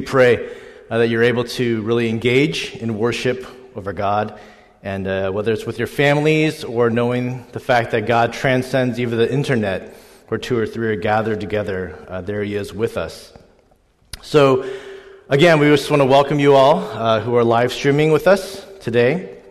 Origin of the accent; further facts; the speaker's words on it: St. Louis, Missouri, United States; I was working part-time at a community center back in my hometown of St. Louis, Missouri.